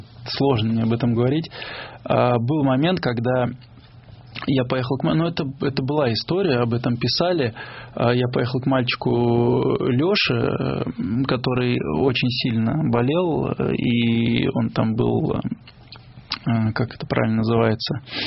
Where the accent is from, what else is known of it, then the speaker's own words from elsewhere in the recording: Kingisepp, Leningrad Oblast, Russia; now in Saint Petersburg, Russia; И начали свою работу с Кингисеппа, с моего родного города.